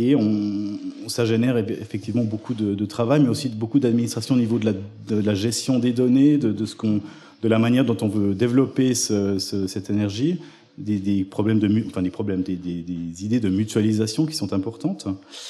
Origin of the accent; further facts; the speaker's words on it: La Chaux-de-Fonds, Neuchâtel, Switzerland; je suis géologue au service de géologie sol et déchets de l'État de Genève. Je suis originaire de la région de Neuchâtel, de la Chaux-de-Fonds.